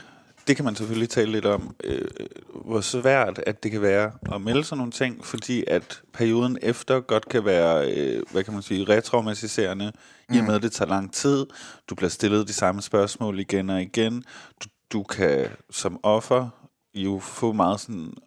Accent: Vejle, Region of Southern Denmark, Denmark; Vejle. Jeg er fra Vejle.

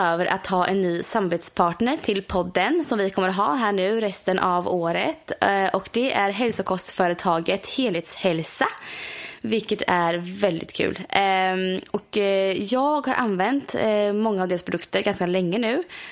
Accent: Östergötland, Sweden; de har en egen tillverkning i Östergötland, vilket är väldigt, i Borghamn, vilket är väldigt nära min hemstad.

